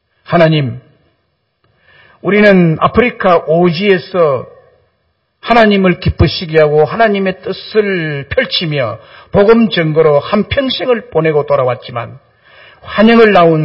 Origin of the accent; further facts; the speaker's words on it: Goseong, South Gyeongsang, South Korea; 저의 고향은 경남 고성군 거류면 언을리 1168번지입니다. 저는 그곳에서 태어나서 결혼하기까지 살았습니다.